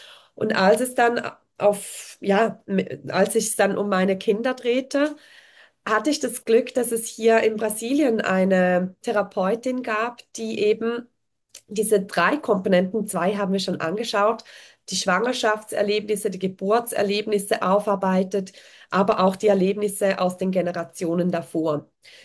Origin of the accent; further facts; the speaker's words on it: Switzerland; ich bin zwar Schweizerin